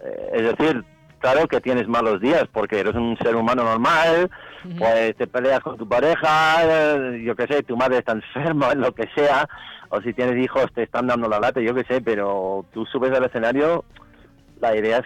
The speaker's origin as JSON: {"language": "Spanish", "country": "United States", "tie": "born or raised there", "lives_now": "Spain", "said": "en mi adolescencia en Estados Unidos la radio estaba plagada de One Hit Wonders"}